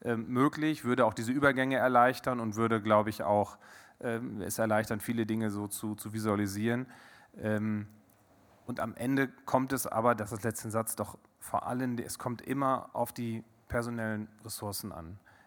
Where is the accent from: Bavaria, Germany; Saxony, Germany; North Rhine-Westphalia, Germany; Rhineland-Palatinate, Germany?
North Rhine-Westphalia, Germany; Coesfeld; aus so einer Stadt wie Coesfeld, wo ich herkomme mit 35.000 Einwohnern